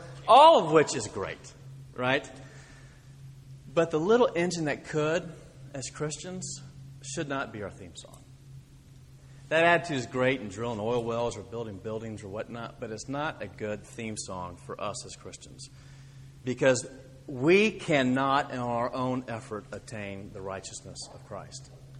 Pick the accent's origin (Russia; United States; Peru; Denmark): United States; Texas; also born or lived in Oklahoma; And I wasn't born in Texas. I was born in Oklahoma. But I got here as soon as I could. And I can tell you that wherever I go and I tell them I'm from Texas, it's, oh, Texas, right?